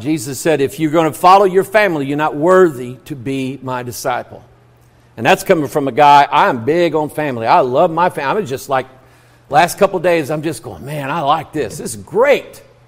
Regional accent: United States; I mention this country because this is my country, this is my home, I'm an American, I love America.

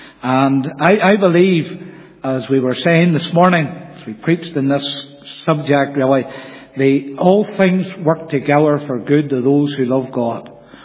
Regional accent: Belfast, Northern Ireland, United Kingdom; So I came into the world in October 1961, born into a family in East Belfast. My accent, they tell me, has modified greatly.

